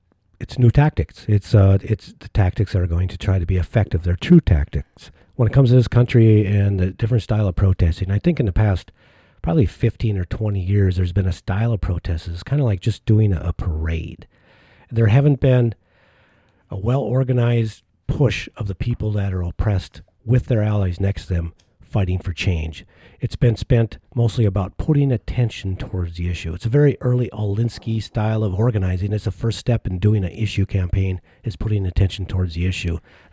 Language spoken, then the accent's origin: English; North Dakota, United States; And I'm older than you. And I grew up in North Dakota.